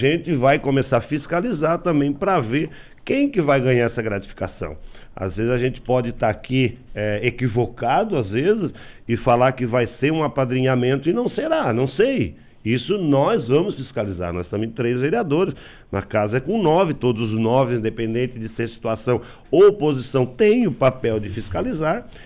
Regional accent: Urussanga, Santa Catarina, Brazil; independente de ser situação ou oposição, nós somos de Uruçanga.

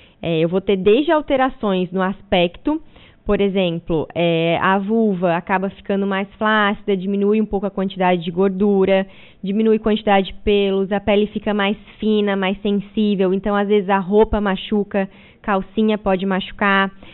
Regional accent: Orleans, Santa Catarina, Brazil; also born or lived in Criciúma; now in Urussanga, Brazil; natural, posso dizer que eu sou de Orleans. Porque o hospital de Criciúma foi só o lugar onde eu nasci, mas meus pais moravam mesmo em Orleans e hoje moram em Uruçanga.

